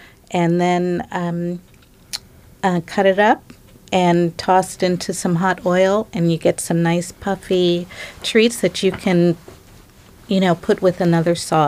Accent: New Jersey, United States; you know, I'm from New Jersey. I like that New York style pizza.

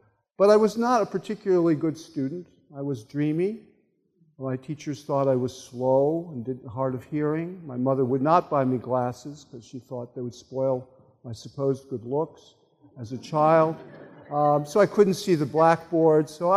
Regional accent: Lorain, Ohio, United States; I grew up in Lorain, Ohio, which is a classic Ohio Rust Belt working town. My father was a steel worker.

